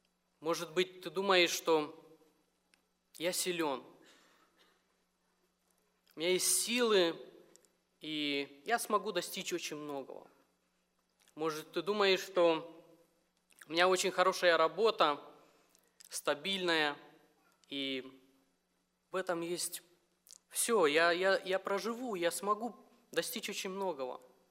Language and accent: Russian; Moldova; Случилось давно еще в Молдавии, я сам родом из Молдавии